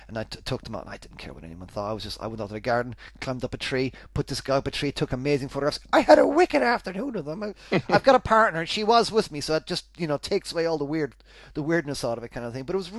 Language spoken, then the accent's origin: English; Ireland; I'm Irish. I grew up in Ireland, and you grow up idolizing, and adoring everything that's kind of comes out of America.